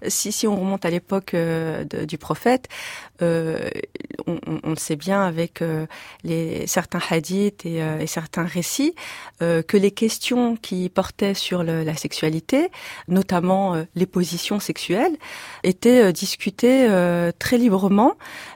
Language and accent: French; France; nous sommes français